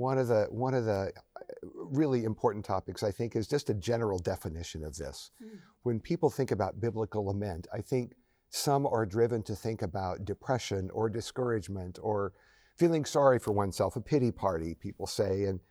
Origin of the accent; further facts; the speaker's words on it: United States; I'm a pastor from the United States.